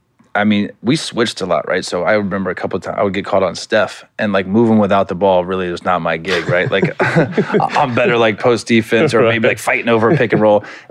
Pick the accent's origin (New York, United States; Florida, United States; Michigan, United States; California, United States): Florida, United States; growing up in Florida, I'd always go to Miami, and I lived in L.A. in the off season.